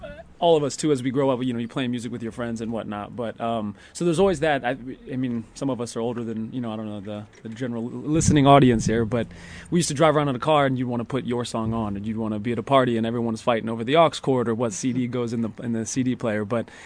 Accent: Midwest, United States; Like, I'm from the Midwest, like a small town where, you know, we were always the underdog, whether it was in sports, business, it didn't matter.

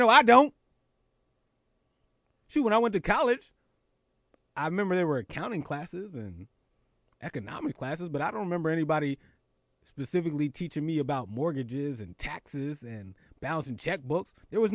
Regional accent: Philadelphia, Pennsylvania, United States; given some of the stuff that's happening with them in my hometown of Philadelphia.

